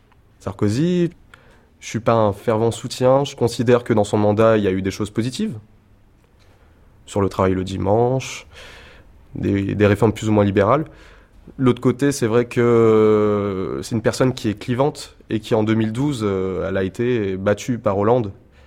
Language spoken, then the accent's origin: French; Lyon, Auvergne-Rhône-Alpes, France; Et quand on est lyonnais, on reste pas insensible à ça. … j'ai 21 ans